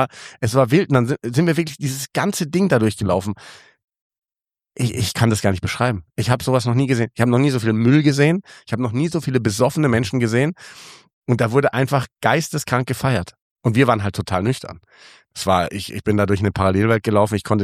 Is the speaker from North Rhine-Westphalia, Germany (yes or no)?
no; Munich, Bavaria, Germany; wir sind Münchner und gehen jedes Jahr aufs Oktoberfest.